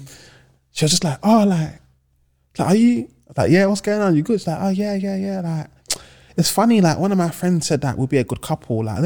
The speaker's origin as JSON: {"language": "English", "town": "Edmonton", "region": "London", "country": "United Kingdom", "said": "No, I'm from Edmonton. I'm from the nine."}